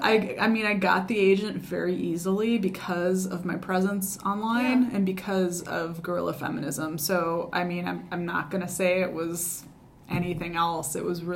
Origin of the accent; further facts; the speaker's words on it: Madison, Wisconsin, United States; 'Cause I've felt for a long time that, especially here in my hometown, in my home state, I'm very undervalued. It seems like people like my work and like what I do and seem to value me outside of Wisconsin